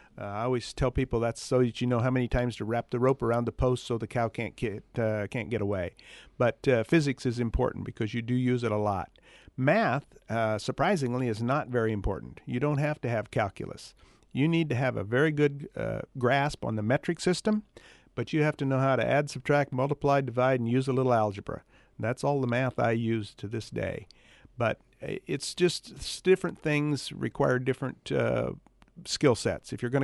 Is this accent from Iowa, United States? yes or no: yes; Perry, Iowa, United States; now in Atlantic, United States; We came here. I was not from here. I was from Perry originally.